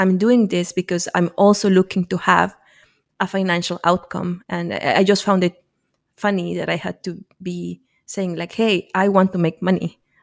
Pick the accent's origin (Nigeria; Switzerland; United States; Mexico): Mexico; Mexico City; I grew up in Mexico City and in a very sort of like slummy part of Mexico City, not on the nice part of Mexico City. So I grew up basically with zero government resources, in areas that are ignored